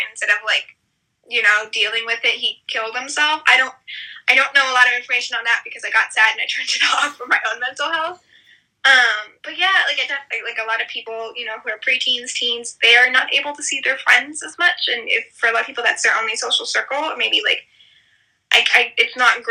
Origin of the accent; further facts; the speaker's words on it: Indiana, United States; So my family's from Indiana. I'm from Indiana. But my mom and dad are originally from California, and the rest of the family lives in California.